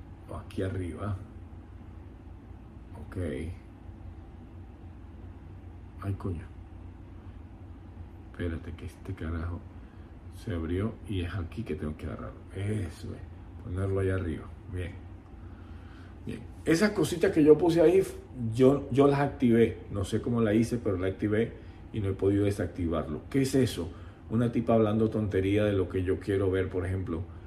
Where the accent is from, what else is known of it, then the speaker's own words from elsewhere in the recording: Valencia, Carabobo, Venezuela; Vamos a poner Valencia, yo soy de Valencia.